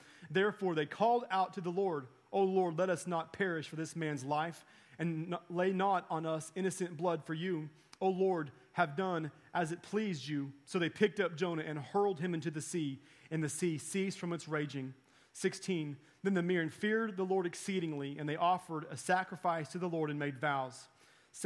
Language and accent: English; Haskell, Oklahoma, United States; I am from Haskell, Oklahoma. In Haskell, Oklahoma, we had a neighboring community that was our arch rival.